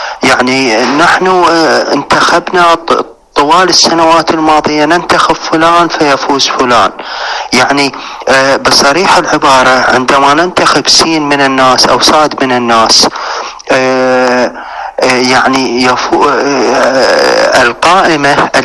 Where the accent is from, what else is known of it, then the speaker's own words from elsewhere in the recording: Iraq; كوني مواطن عراقي